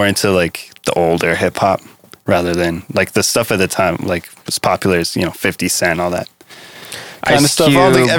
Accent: Bozeman, Montana, United States; Like Bozeman area, a really small town of like 1,000 people total.

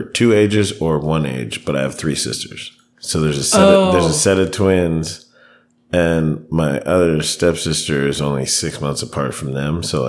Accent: Brooklyn, New York, United States; also born or lived in Long Island / Carson City, Nevada; And then grew up in Brooklyn, and then moved to Nevada. Okay. Grew up in Carson City, and then just started traveling.

